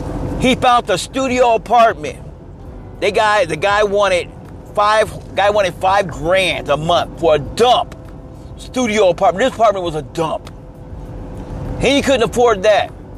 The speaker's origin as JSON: {"language": "English", "town": "Kansas City", "region": "Missouri", "country": "United States", "said": "There's Kansas City, Kansas, and Kansas City, Missouri. I'm from the Missouri side."}